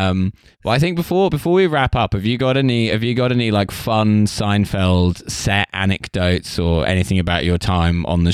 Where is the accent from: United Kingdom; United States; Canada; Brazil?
United Kingdom; East of England; I'm from Essex, which is like the New Jersey of the United Kingdom.